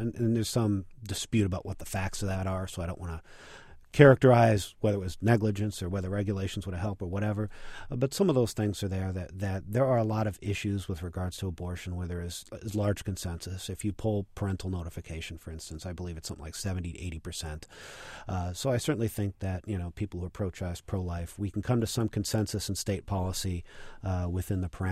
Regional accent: Elk Grove Village, Illinois, United States; I grew up in Elk Grove Village, which is essentially O'Hare Airport.

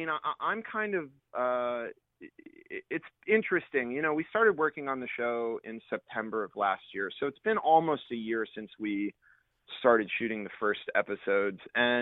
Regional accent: Chicago, Illinois, United States; when I travel around and tell people I'm from Chicago, they get a look on their face

